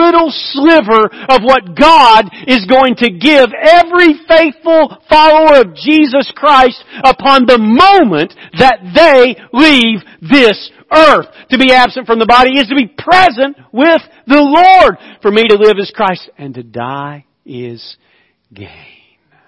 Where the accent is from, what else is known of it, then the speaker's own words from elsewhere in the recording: Indonesia; I'm from Indonesia. We all ride motorcycles.